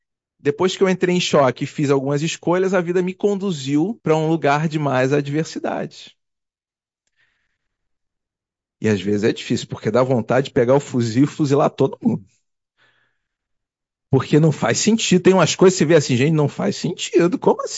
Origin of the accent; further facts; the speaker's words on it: Rio de Janeiro, Brazil; Eu sou cria da Zona Sul, nasci no asfalto, fui criado em prédio, hoje sou residente da Rocinha.